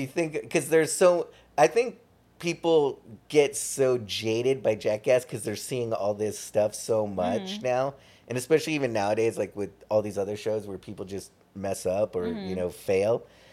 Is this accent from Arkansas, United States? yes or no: no; Torrance, California, United States; of course I'll jump off this bridge because I grew up like in Torrance.